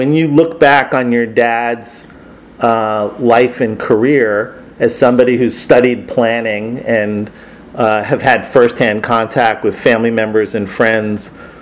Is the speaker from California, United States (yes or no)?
no; South Bronx, New York, United States; growing up in the South Bronx, we didn't have a lot of kiwis growing up.